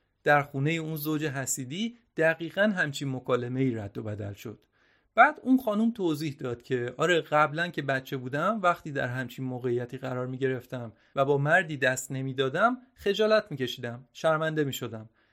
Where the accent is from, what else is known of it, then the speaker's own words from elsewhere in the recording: United Kingdom; منی که توی بریتانیا به دنیا اومدم و همه عمرم رو اینجا بودم رو کسی به عنوان بریتانیایی به حساب نمی آورد. چرا؟ فقط به خاطر اینکه والدینم مسلمون و پاکستانی بودن.